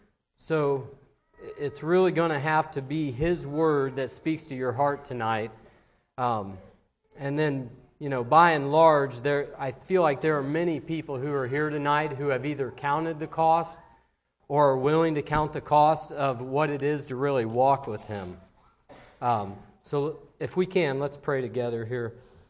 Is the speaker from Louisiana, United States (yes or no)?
no; Van Wert, Ohio, United States; now in Bern, United States; I'm from Bern, Indiana, originally from Van Wert. So as far as my wife and I can remember, we're Van Wert and Paulding County. We attend the church there at Bern.